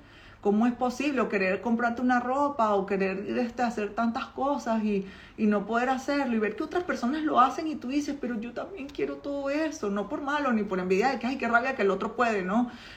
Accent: Petare, Miranda, Venezuela; born there; yo nací en Petare, que es una comunidad en Caracas, de las más pobres de Caracas

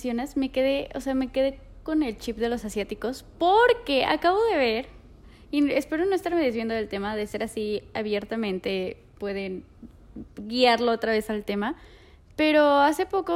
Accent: Mexico; hablando como mexicana

